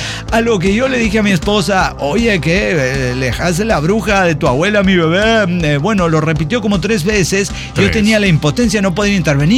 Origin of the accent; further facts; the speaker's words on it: Oaxaca, Mexico; Recuerdo cómo me curaron de espanto. En mi pueblo, en Oaxaca.